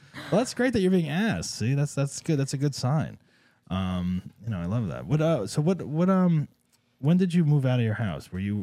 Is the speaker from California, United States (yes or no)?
no; Cedar Grove, New Jersey, United States; I mean, I don't know if Cliffside Park is the same as where I grew up in Cedar Grove.